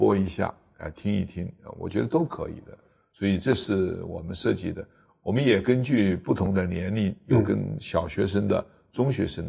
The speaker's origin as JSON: {"language": "Chinese", "country": "China", "said": "我认同，我说这个学科是我们中国人应该搞得最好的学科。"}